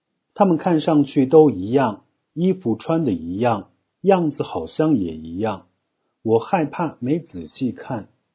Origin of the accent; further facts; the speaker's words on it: Darlag, Qinghai, China; 在我的家乡，解放军也在达日县建了军营，